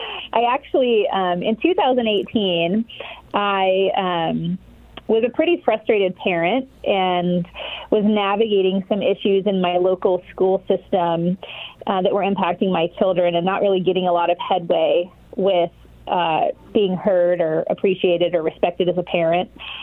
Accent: Eugene, Oregon, United States; so I'm a fifth-generation Oregonian. I was born in Lane County in Eugene at Sacred Heart Hospital, for those of you that are familiar with the area.

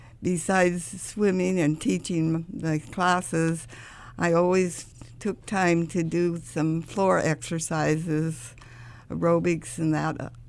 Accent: Butte, Montana, United States; also born or lived in Los Angeles, United States; I was born in Los Angeles, but we moved to Butte, Montana. And I grew up there, went to school there.

